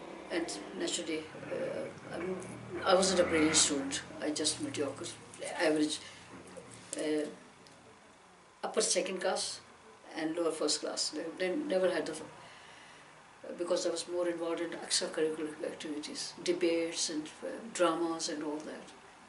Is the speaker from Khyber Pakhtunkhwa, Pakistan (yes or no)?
yes; Peshawar, Khyber Pakhtunkhwa, Pakistan; born there; I was born in Peshawar, Pakistan. … aur main Peshawar mein paida hua hoon, Pakistan.